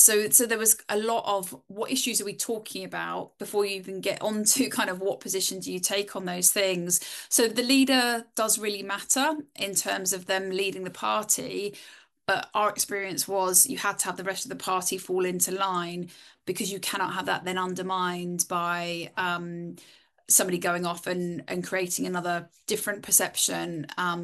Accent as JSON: {"language": "English", "country": "United Kingdom", "said": "I'm conscious that I'm a Brit talking about a party of a country that I'm not a voter"}